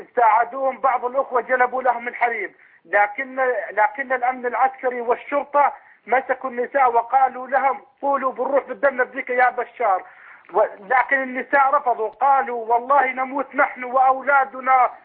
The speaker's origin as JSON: {"language": "Arabic", "town": "Daraa", "region": "Daraa Governorate", "country": "Syria", "said": "عندنا في درعا"}